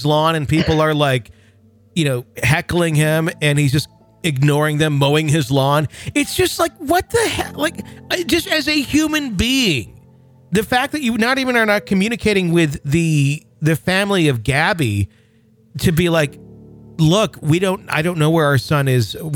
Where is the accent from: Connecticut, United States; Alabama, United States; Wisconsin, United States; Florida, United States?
Wisconsin, United States; because I said, like, I was from Wisconsin.